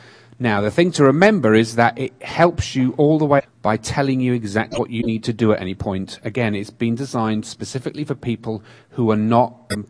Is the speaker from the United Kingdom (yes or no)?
yes; England, United Kingdom; moved away as an adult; now in United States; As you can tell from my accent, I am from England originally. I came here in 2001. I manage and own a assistive technology company here in Northern California.